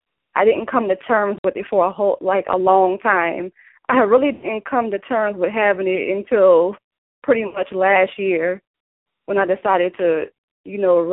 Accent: New Orleans, Louisiana, United States; Okay, well, like you said, I am from New Orleans, Louisiana. I'm 26 years old

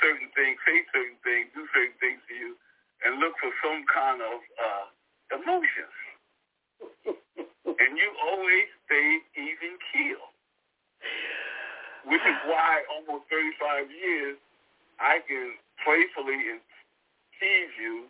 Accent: Brooklyn, New York, United States; I grew up in Brooklyn, Brownsville. We both grew up in tough neighborhoods.

